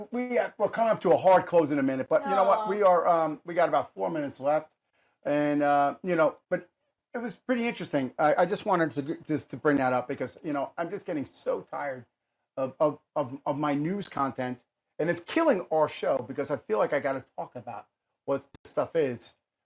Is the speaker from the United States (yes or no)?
yes; United States; it is disheartening to me as an American, as a taxpayer, a voter, or whatever.